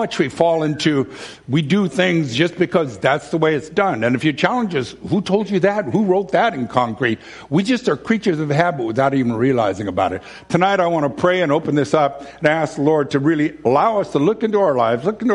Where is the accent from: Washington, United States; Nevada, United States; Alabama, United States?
Washington, United States; Bellingham; I was born and raised in Bellingham, Washington, back in the dark ages, and we were overlooking the bay right there